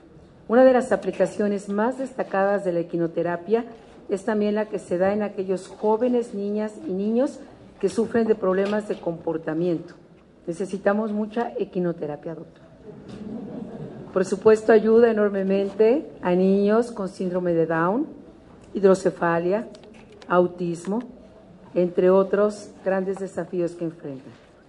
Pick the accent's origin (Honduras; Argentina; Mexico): Mexico; como muchos mexicanos